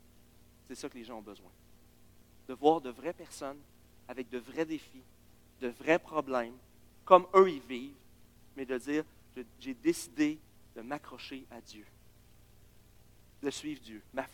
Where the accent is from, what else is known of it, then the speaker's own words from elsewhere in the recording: Quebec City, Quebec, Canada; Moi, je viens de Limoilou, là. Je suis fier de ça.